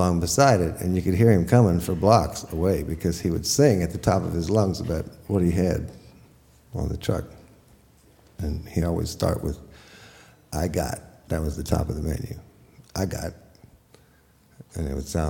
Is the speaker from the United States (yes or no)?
yes; New Orleans, Louisiana, United States; When I was growing up in New Orleans, we used to have a fruit and vegetable man that would come down the street twice a week.